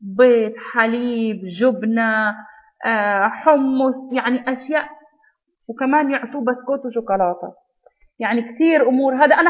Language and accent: Arabic; Baghdad, Baghdad Governorate, Iraq; لأن أنا عشت في بغداد، طفولتي في بغداد، من إلى الآن أنا ما أنسى أبداً أبداً بغداد،